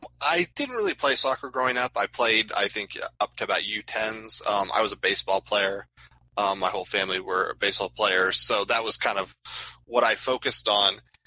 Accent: Oklahoma, United States; I mean, growing up in Oklahoma, sure didn't help with that. I didn't have an MLS.

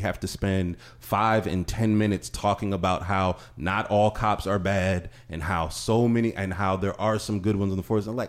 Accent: Ohio, United States; I know I'm from Northeast Ohio.

